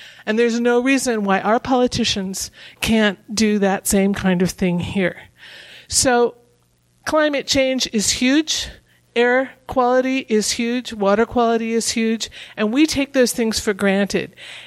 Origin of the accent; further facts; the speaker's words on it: Midwest, United States; now in Livingston, United States; And I'm old enough to remember before there was an EPA. And I grew up in the Midwest, and I remember the Cuyahoga River catching on fire.